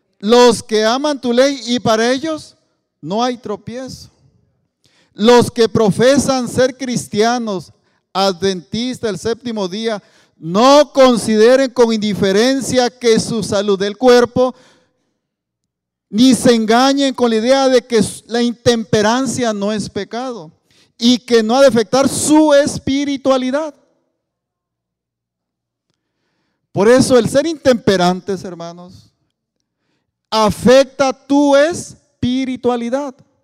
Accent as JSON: {"language": "Spanish", "region": "Oaxaca", "country": "Mexico", "said": "O sea, que soy de Oaxaca, somos muy emocionales y somos muy enamoradizos, ¿verdad?"}